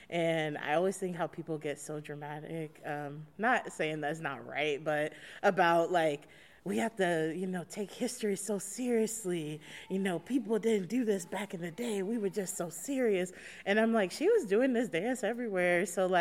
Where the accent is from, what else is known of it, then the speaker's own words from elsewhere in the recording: St. Louis, Missouri, United States; also born or lived in Atlanta, United States; Originally, I'm from St. Louis, Missouri. So I was born there in the 90s. I grew up there for about the first 8 years of my life.